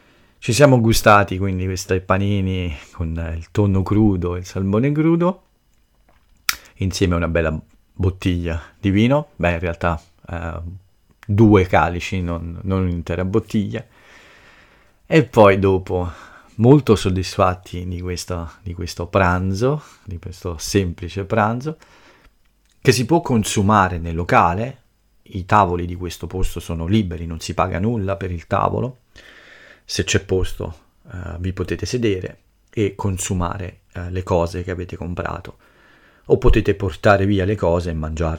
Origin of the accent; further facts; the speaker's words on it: Lazio, Italy; E anche dalle mie parti, nel basso Lazio, è possibile trovare alcune piccole città sul mare